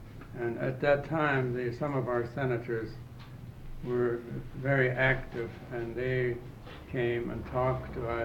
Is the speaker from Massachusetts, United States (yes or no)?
no; Metlakatla, Alaska, United States; born there; I was born here in Metlakatla in 1906.